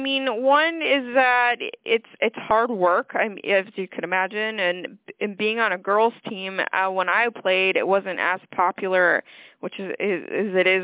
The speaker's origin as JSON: {"language": "English", "region": "Vermont", "country": "United States", "tie": "born or raised there", "said": "Well, I grew up in New England, so in New England, you played hockey, period."}